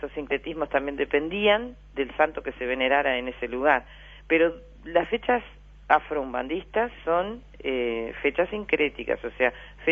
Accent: Uruguay; porque en principio somos uruguayos, ¿no? O sea, somos población de este país.

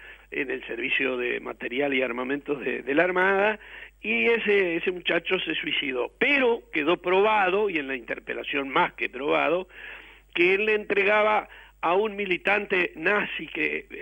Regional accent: La Paloma, Rocha, Uruguay; de La Paloma, de allá de Rocha, de mi pueblo, ¿no?

